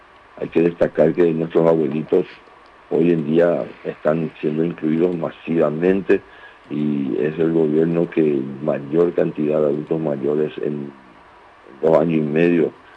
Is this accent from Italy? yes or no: no; Paraguay; es esencial también que como nación, como paraguayos, también celebremos los logros